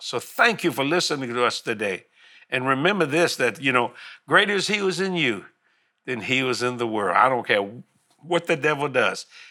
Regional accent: New Orleans, Louisiana, United States; because we're from New Orleans

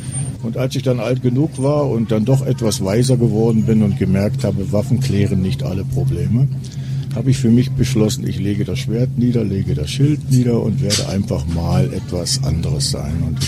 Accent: Brandenburg, Germany; Wir kommen aus dem Norden Deutschland, 100 Kilometer nördlich von Berlin, wo die vielen, vielen Seen sind, nahe dem Mecklenburger Land.

